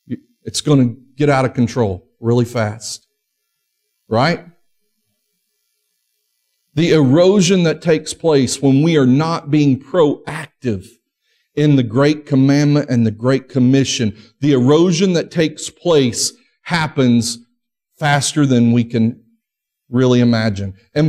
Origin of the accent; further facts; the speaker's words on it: Springdale, Arkansas, United States; You know, I remember the good old days of growing up in Springdale. And I lived on McRae Avenue.